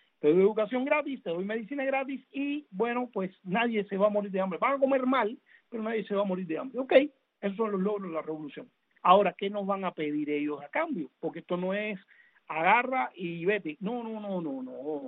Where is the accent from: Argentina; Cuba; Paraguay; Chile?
Cuba; moved away; yo salí para acá, me fui de Cuba en el año 94.